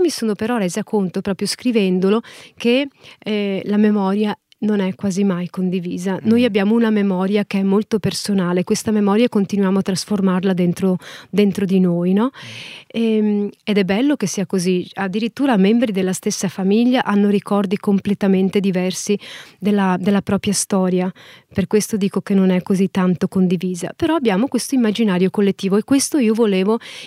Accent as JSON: {"language": "Italian", "region": "Sicily", "country": "Italy", "tie": "born there", "said": "io sono nata in Sicilia da padre messinese e da madre vicentina."}